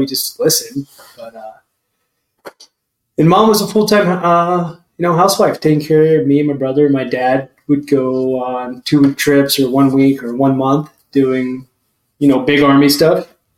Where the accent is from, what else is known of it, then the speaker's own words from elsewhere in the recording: Hawaii, United States; born there; I was born in Hawaii on the Army base, or I think it's an Air Force hospital. I'm not sure. Tripler. Anyways, I was born in Hawaii.